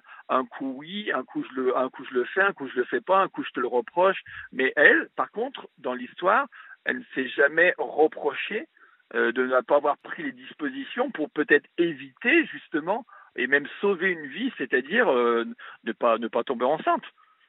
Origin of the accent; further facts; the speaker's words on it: France; ou même venir même chez moi en France